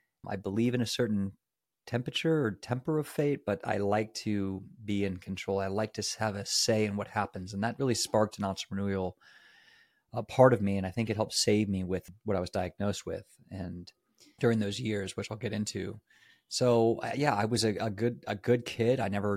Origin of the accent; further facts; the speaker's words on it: Haymarket, Virginia, United States; also born or lived in Kansas / Georgia; So I was born in Kansas, and my parents were kind of moving around for my dad's job. So it was Kansas, Georgia. Then we landed in Virginia, in the middle of nowhere, Virginia, Haymarket, Virginia. And I was raised there